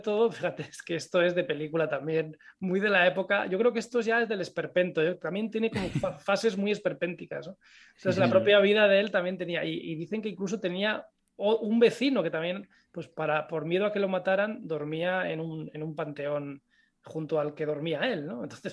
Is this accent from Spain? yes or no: yes; Pamplona, Navarre, Spain; el Fuerte San Cristóbal en Pamplona, de donde yo soy